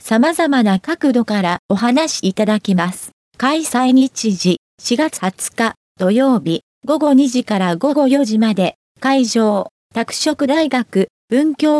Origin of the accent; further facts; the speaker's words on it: Nuremberg, Bavaria, Germany; Japanese is a second language; moved away as an adult; also born or lived in Osaka; now in Tokyo, Japan; ドイツのニュルンベルク市に生まれ育った私は、高校を卒業後